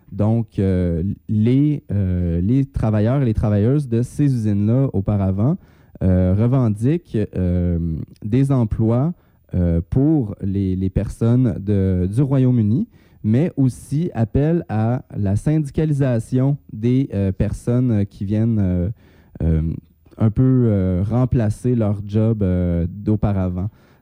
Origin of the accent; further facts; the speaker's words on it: Quebec, Canada; qui ont immigré chez nous au Québec